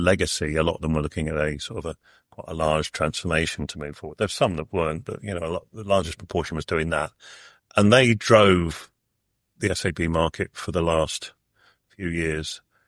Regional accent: United Kingdom; Yeah, I'm from Britain.

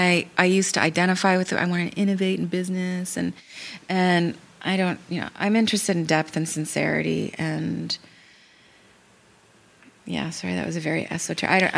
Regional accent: Canada; And because I'm Canadian.

